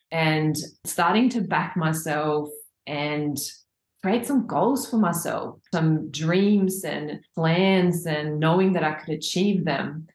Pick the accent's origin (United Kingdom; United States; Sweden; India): Sweden; English is a second language; moved away as an adult; now in Australia; So I've been in Australia for 20 years this year, actually. And I'm from Sweden, so I came as a backpacker